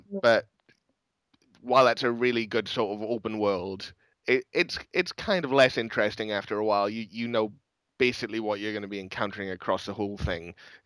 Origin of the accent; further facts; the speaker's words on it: Swansea, Wales, United Kingdom; character in only protagonist I think in all of video games who comes from my hometown.